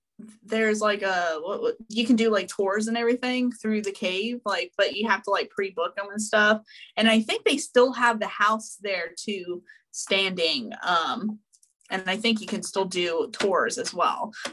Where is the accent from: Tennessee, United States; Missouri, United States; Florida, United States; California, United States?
Tennessee, United States; So, you all know I'm from Tennessee, and one of the huge urban legends that we have here that's a pretty well-known urban legend story is the Bell Witch.